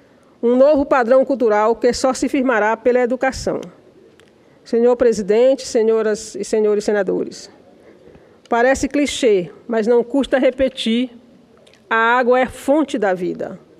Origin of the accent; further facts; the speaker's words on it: Northeast Region, Brazil; no semiárido brasileiro, localizado majoritariamente na região Nordeste, de onde venho.